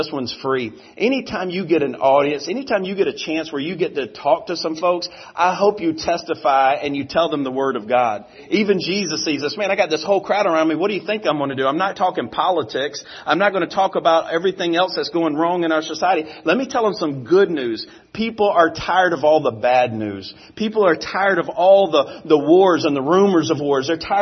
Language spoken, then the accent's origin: English; Alabama, United States; I am. I'm from Alabama.